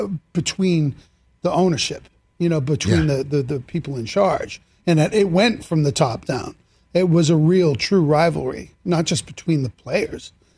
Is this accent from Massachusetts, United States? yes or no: yes; Boston, Massachusetts, United States; And again, I grew up in Boston, and my father used to scream about him.